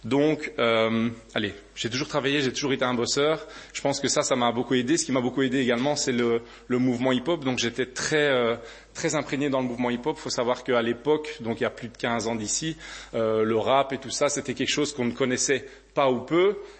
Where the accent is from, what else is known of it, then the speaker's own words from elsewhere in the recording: Charleroi, Hainaut, Belgium; je suis natif de la région de Charleroi. Par contre, vous dire d'où je viens, c'est compliqué parce qu'il faut savoir que j'ai déménagé 9 fois en 18 ans, donc ça fait plus ou moins 2 ans par habitation.